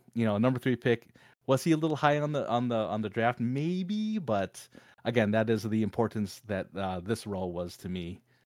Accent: United States; the importance that it was to me as a one as a Filipino American, kind of seeing that role, really had a huge impact on me.

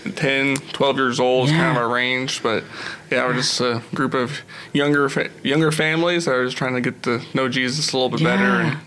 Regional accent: Norman, Oklahoma, United States; But, I'm from Norman, Oklahoma.

